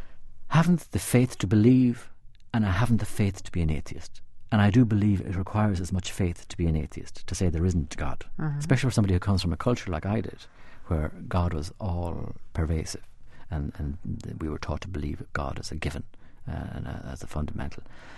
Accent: Ireland; is a very painful thing to take on board as an Irishman.

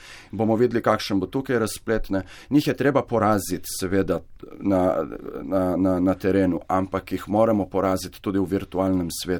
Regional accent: Ilirska Bistrica, Littoral–Inner Carniola, Slovenia; jaz sem iz Ilirske Bistrice

